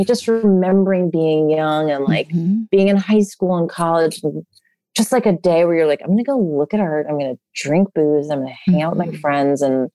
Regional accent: New York City, New York, United States; I had this afternoon at the Museum of Modern Art, which is a place I grew up in New York City, and I used to go there all the time.

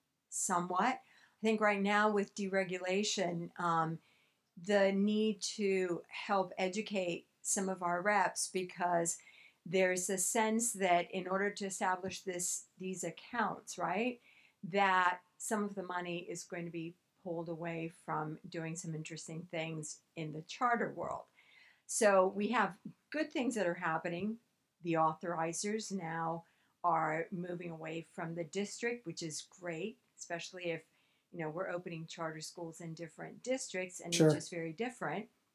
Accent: Florida, United States; So I come from Florida, and there's some interesting things that are happening in Florida.

